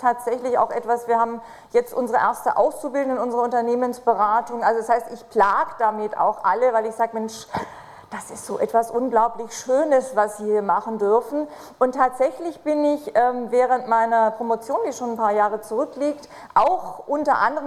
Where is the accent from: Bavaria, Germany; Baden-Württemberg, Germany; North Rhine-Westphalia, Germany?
Baden-Württemberg, Germany; ich komme aus Schwaben